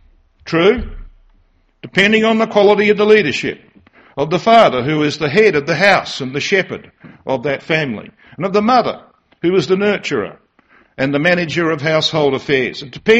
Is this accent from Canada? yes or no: no; Australia; You expected that being an Australian, I would speak for at least an hour